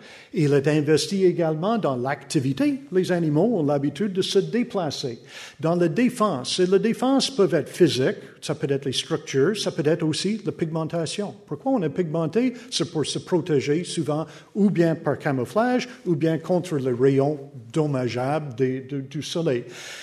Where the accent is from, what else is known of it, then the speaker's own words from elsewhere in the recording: United Kingdom; French is a second language; Normalement, les gens n'ont pas trop de difficultés avec mon accent, mais parfois je choisis le mauvais mot et surtout le mauvais sexe. On dit toujours que les Anglais connaissent pas le sexe.